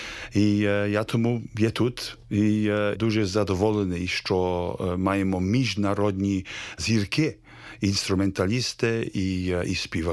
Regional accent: United Kingdom; Ukrainian is a second language; Англія, я є британець

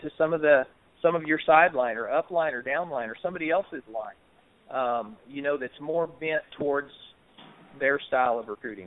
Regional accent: Texas, United States; I'm brand new to the area. I'm from Texas and I don't know anybody.

